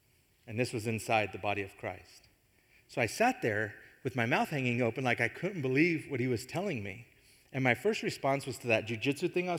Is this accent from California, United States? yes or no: no; Fort Lupton, Colorado, United States; So I was raised here in Fort Lupton, town of about 5,000 people. There was a lot of racial tension when I was growing up.